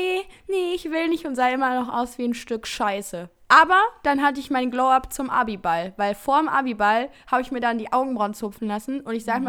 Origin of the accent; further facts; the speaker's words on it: Heinsberg, North Rhine-Westphalia, Germany; also bei uns in Heinsberg ist das Gymnasium auf so einem Berg